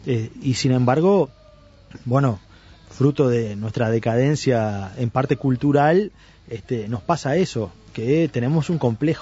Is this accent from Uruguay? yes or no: yes; Uruguay; El Uruguay es distinto, nosotros no somos latinoamericanos, somos distintos. Los argentinos son una cosa a no imitar, porque nosotros no somos como ellos, tampoco somos como los brasileros.